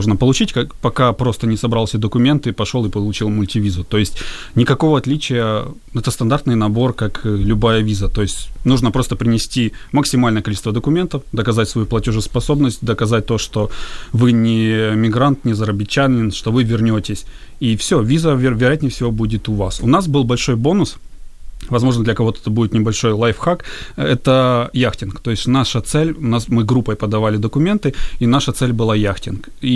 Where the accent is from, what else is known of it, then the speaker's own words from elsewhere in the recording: Kherson Oblast, Ukraine; в основном все из юга Украины, это Одесса, там, я из Херсонской области